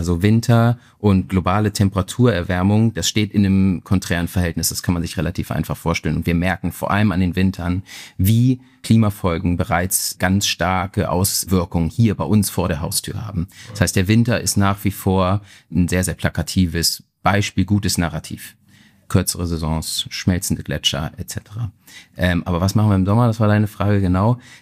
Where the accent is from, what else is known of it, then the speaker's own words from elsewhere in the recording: Northern Germany, Germany; ich komm aus dem Norden oder wohne nach wie vor im Norden.